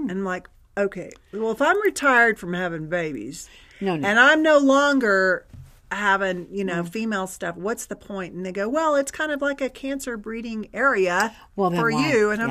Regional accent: the South, United States; I mean, I'm from the South. I should know.

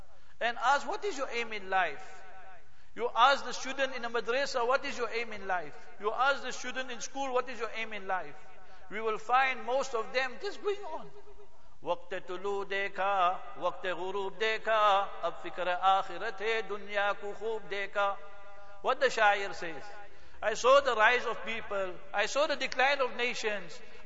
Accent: Heidelberg, Gauteng, South Africa; I'm born and bred in Heidelberg, Gauteng, Transvaal, call it what you want to.

